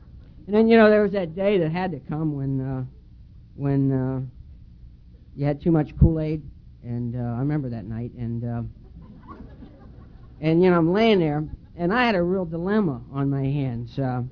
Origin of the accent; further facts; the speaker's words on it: United States; born there; And I was born in the Ohio Valley, and just down the river from Pittsburgh